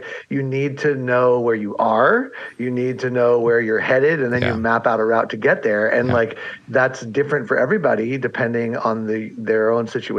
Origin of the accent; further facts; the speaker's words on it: San Diego, California, United States; which also has a satellite campus in San Diego, which happens to be my hometown